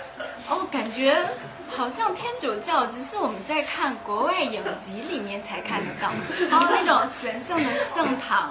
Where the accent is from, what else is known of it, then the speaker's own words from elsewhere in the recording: Liaoning, China; 那我是来自辽宁，那我们的家呢是满族的发祥地。